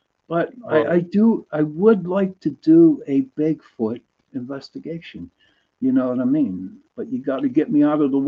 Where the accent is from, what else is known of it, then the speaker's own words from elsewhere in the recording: Pittsburgh, Pennsylvania, United States; I'm from Pittsburgh. I'm from the city, and I might go in 100 yards into the woods, and that's as far as I'm going to go.